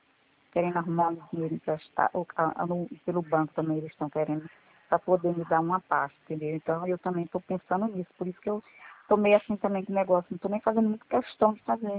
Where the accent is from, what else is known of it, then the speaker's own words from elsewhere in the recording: Northeast Region, Brazil; now in Rio de Janeiro, Brazil; eu moro aqui no Rio de Janeiro, mas eu sou nordestina.